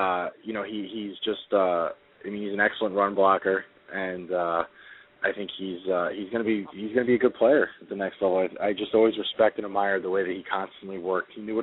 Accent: Connecticut, United States; I'm from Connecticut, but my grandmother lives in New Jersey

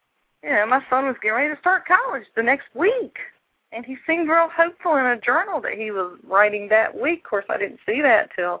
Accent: the South, United States; accent: Southern; Yeah, in case my southern accent was too strong, right? I know, it gets that way.

